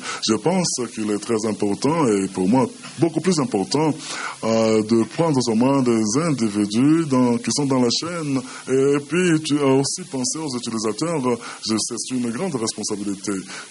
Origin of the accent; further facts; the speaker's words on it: Tunisia; je viens de la Tunisie.